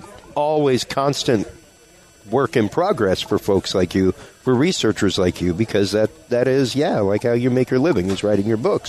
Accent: Houston, Texas, United States; Like, growing up in Houston for me in the 80s, the gargoyle incident that Daniel was talking about, I remember that being spoken about.

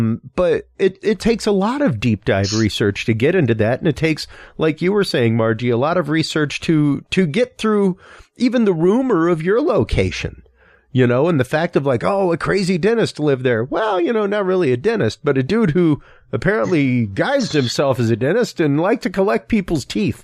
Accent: Houston, Texas, United States; growing up in Houston, especially having family from the Channel View Crosby area, where I grew up, the property where I grew up was actually probably about 2 miles as the crow flies from the Newport subdivision

